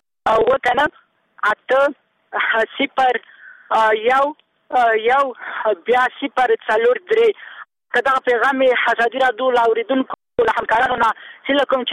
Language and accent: Pashto; Kabul, Afghanistan; موږ د کابل یو خوښ کابل کیو